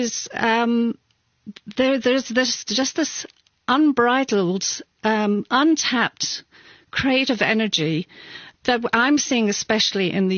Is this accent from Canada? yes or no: no; Ireland; also born or lived in London / Belfast; I grew up in Ireland and London. And Northern Ireland. So I grew up in a very troubled time. And my father was a journalist, so we moved around the sort of between London and Dublin and Belfast.